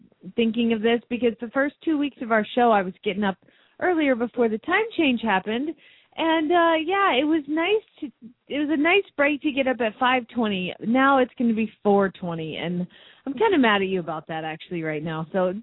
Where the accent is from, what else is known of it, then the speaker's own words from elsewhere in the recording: Phoenix, Arizona, United States; from Phoenix, Arizona